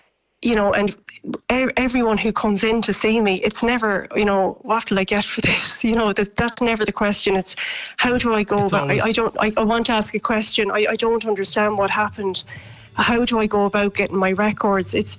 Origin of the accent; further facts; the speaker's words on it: Ireland; We, as Irish people, we love to have that interpersonal relationship, especially with our doctor.